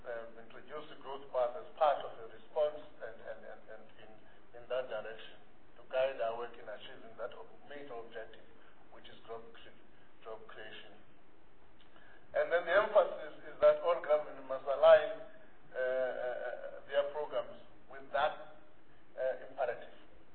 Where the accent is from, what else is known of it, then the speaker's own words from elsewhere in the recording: Eastern Cape, South Africa; in South Africa, I'm normally from the Eastern Cape